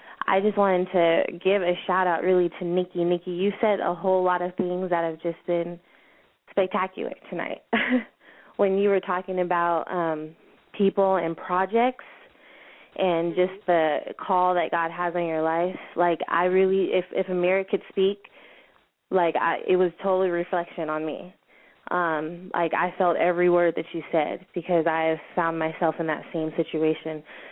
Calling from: Victorville, California, United States; Hi, Hi, this is … I'm calling from Victorville.

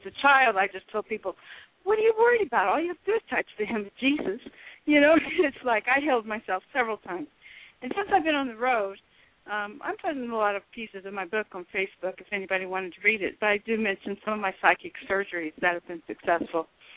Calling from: California, United States; California.

